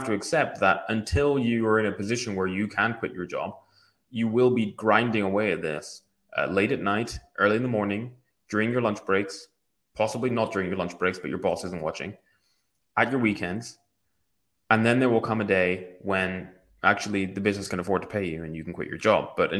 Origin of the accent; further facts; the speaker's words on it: Aberdeen, Scotland, United Kingdom; I remember I'm from Aberdeen, right? We're really tight up here.